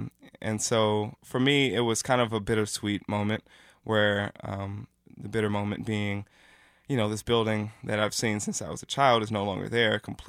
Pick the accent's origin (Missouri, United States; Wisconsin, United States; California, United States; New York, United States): Missouri, United States; Troost, you know, like I said, I grew up on Troost, and born and raised here. And so there's a lot of buildings on Troost that I identify childhood